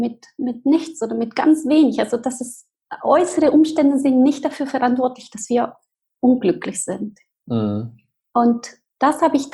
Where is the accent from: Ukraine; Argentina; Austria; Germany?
Argentina; German is a second language; Ich bin in Argentinien geboren, in eine ganz wunderschöne Familie.